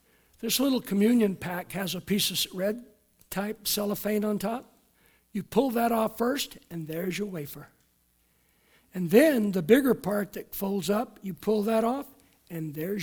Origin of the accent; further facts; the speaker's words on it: Alameda, California, United States; When I was growing up in Alameda, we sang a song a lot called